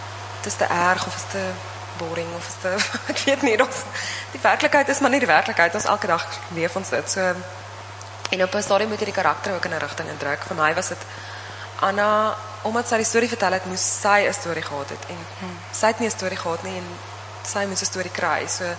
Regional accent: KwaZulu-Natal, South Africa; Vir my, ek het self in Zululand groot geword, of ek toch gebore, en ook elke vakantie daar spandeer

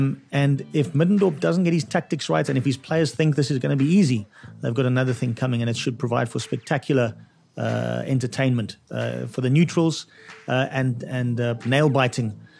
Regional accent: South Africa; So as a South African soccer fan

